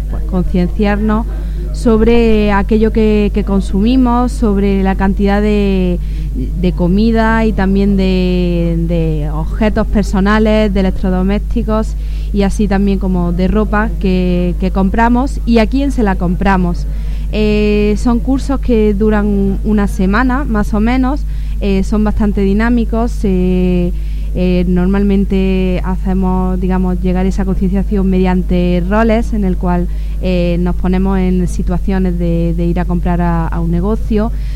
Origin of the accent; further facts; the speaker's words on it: Córdoba, Andalusia, Spain; y vengo de Córdoba.